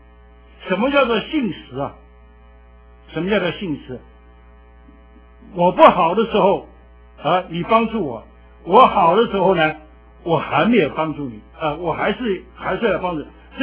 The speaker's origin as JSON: {"language": "Chinese", "country": "China", "said": "我们中国人呢真是这个民族性很难很难。"}